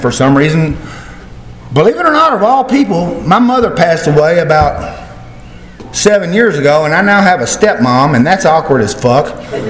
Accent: Burleson, Texas, United States; I was born and raised out in Burleson. I've been out there my whole life, you know.

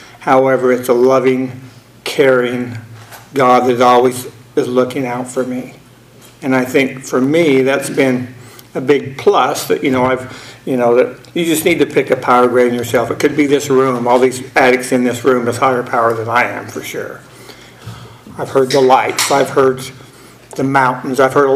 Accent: Utah, United States; And I'm from Utah, a long ways away. Anyway, I grew up in that faith, the LDS faith, and I just didn't fit in.

